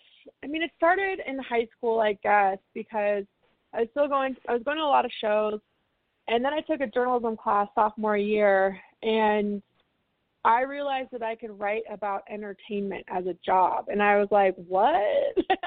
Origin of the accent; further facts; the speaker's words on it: Omaha, Nebraska, United States; That's easy. I grew up in Omaha, Nebraska, of all places.